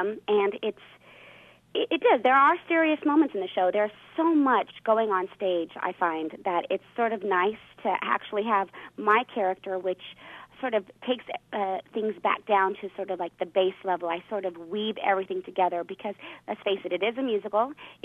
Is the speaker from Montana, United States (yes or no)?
no; Tucson, Arizona, United States; now in New York City, United States; I'm originally from Tucson, Arizona, born and raised there. But now, being that I'm in the entertainment industry, I'm basically based out of New York City when I'm not on tour.